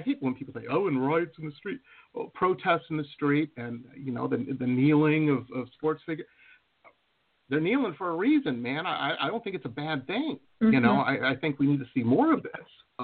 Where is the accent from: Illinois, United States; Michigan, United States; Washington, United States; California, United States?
Michigan, United States; Detroit; Well, like I said, I grew up in Detroit, with the whole racism thing.